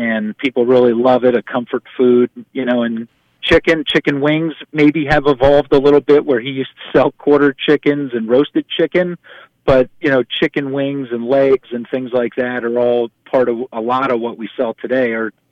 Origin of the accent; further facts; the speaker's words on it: Pennsylvania, United States; you get in arguments with the people from Philly on what a real cheesesteak is, growing up in the Lehigh Valley